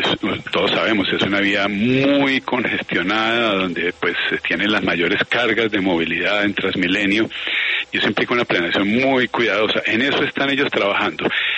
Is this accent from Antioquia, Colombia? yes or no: yes; Antioquia, Colombia; Pues yo soy paisa